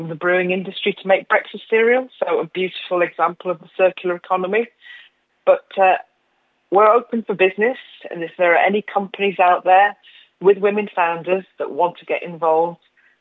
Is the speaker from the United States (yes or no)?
no; Northern Ireland, United Kingdom; Although, as you say, I am from County Tyrone, but my heart's in Donegal.